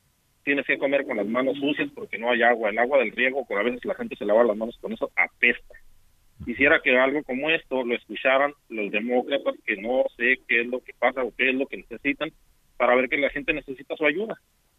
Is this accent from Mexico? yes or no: yes; Mexico; moved away as an adult; now in United States; Sí, yo vengo de México. Esta es mi número 12 de visas. Yo empecé en 2006 en Arizona y luego estuve en Michigan y luego duré como por 5 años.